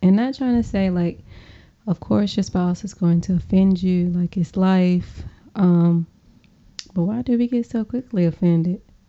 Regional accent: Louisiana, United States; I'm from Louisiana.

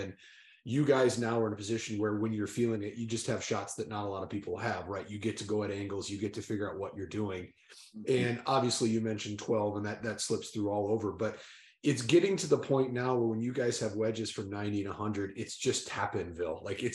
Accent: United States; especially being an American following the university system.

